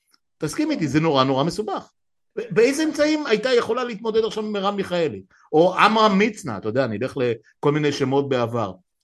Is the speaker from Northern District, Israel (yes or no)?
yes; Afula, Northern District, Israel; אני בא ממקום לא, אתה יודע, לא צפון תל אביב, גדלתי באפולה